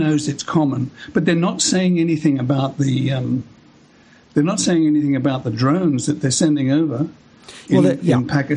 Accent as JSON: {"language": "English", "country": "Australia", "tie": "born or raised there", "moved": "as an adult", "lives_now": "United Kingdom", "said": "When I was growing up, I grew up in Australia up until I was about 22 and then left because, I think, under the influence from my mother, who reckoned that England was the best place"}